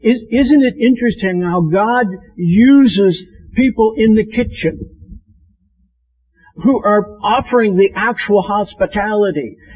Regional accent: Hesston, Kansas, United States; Well, so I grew up in Heston, Kansas, and my wife Julie grew up here in Lancaster County

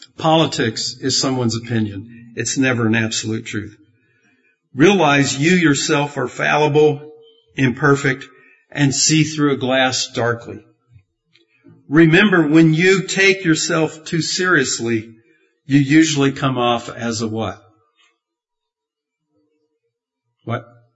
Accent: Kentucky, United States; And I grew up in Kentucky, and there was a lot of segregation.

